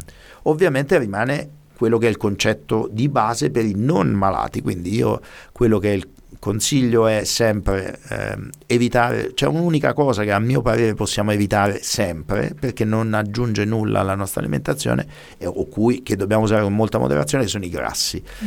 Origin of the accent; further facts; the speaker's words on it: Rome, Lazio, Italy; questo perché io vengo da Roma